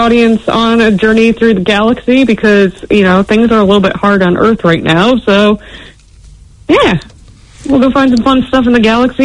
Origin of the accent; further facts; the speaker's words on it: United States; now in New Zealand; Sorry, that was the American in me coming out. You can tell I'm not originally from New Zealand.